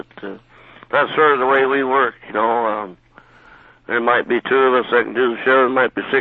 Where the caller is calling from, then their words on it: Ellendale, Minnesota, United States; I'm from Ellendale, Minnesota.